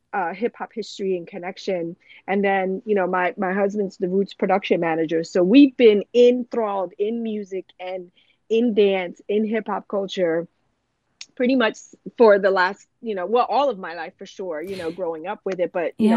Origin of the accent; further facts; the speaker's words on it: Philadelphia, Pennsylvania, United States; I'm from, you know, I'm also from Philly. So my, you know, my connection Philly, to music, yeah.